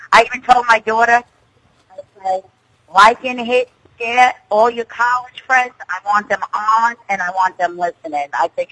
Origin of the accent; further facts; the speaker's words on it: Port Jefferson, New York, United States; moved away as an adult; also born or lived in Oyster Bay; I grew up in Oyster Bay until I was about, I think, 10, and then moved out to the Port Jefferson Beach area, and I, you know, lived there all my life up until 4 years ago, and then I moved here.